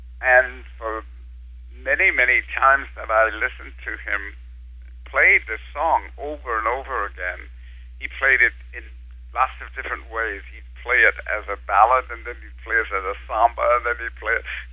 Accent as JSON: {"language": "English", "town": "San Francisco", "region": "California", "country": "United States", "tie": "born or raised there", "said": "I grew up in San Francisco, and my dad, I don't know whether I mentioned, he was a wonderful singer"}